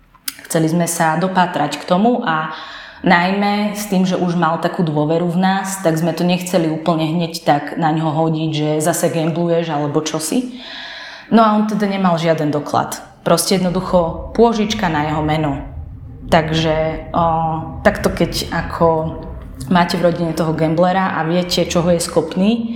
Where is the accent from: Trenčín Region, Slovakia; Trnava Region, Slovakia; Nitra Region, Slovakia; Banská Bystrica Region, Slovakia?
Nitra Region, Slovakia; Levice; now in Bratislava, Slovakia; moja mama prišla do Bratislavy, pretože my sme z Levíc